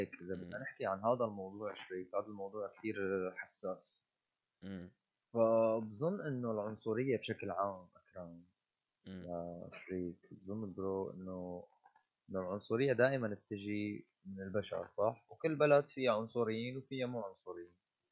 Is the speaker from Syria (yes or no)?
yes; Syria; حتى عنا يعني بسوريا، نحن سوريين انا وياك